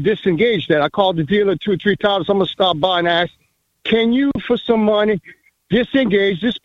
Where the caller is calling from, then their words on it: Jeanerette, Louisiana, United States; I'm calling from Jenneret, Louisiana.